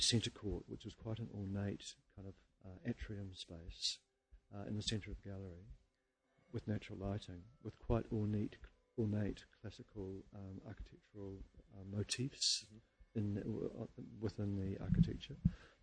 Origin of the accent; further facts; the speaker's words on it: Auckland, New Zealand; I'm an Aucklander.